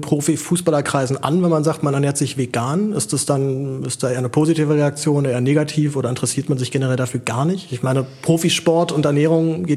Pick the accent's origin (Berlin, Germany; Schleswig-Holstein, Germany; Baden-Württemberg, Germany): Berlin, Germany; ich bin ja Berliner